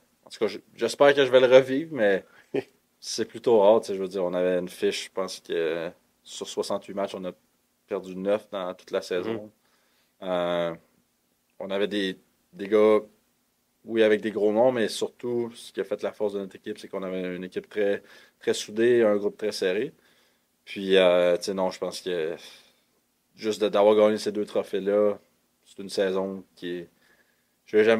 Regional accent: Saint-Cyprien, Quebec, Canada; also born or lived in Rivière-du-Loup; à la base, je viens de Saint-Cyprien, qui est un petit village d'environ 1000 personnes, environ à 40 minutes de Rivière-du-Loup.

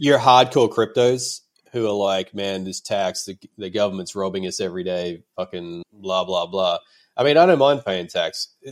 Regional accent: Australia; Just being Australian practically makes you a warrior, because there is everything trying to kill you here

